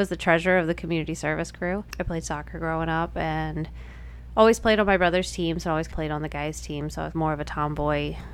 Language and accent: English; Maryland, United States; I grew up in Maryland, in the country. I think every once in a while people know that because of my accent. It pops out here and there. So I grew up in the country in Maryland.